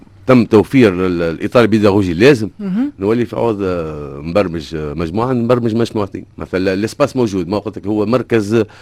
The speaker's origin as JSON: {"language": "Arabic", "country": "Tunisia", "said": "الاختصاصات هذوما جدد هذوما زاد ما فماش عندنا في تونس"}